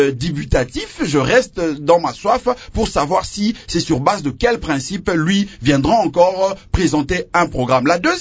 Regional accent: Équateur, DR Congo; Chez moi, à l'Équateur, comme un peu partout, les gens travaillent efficacement, énormément

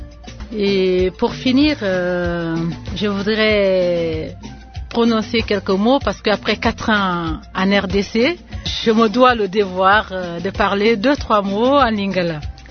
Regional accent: Guinea; peut-être que je suis guinéenne, mais j'aime bien les musiques guinéennes et les musiques douces

